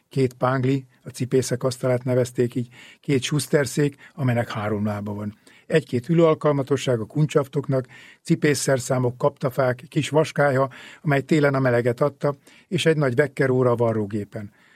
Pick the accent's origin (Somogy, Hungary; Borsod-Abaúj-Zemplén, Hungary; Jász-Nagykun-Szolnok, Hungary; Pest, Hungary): Somogy, Hungary; Törökkoppány; Törökkoppányba, a szülőfalumba, az emlékezések szerint 1941. december 2-án jöttek be az oroszok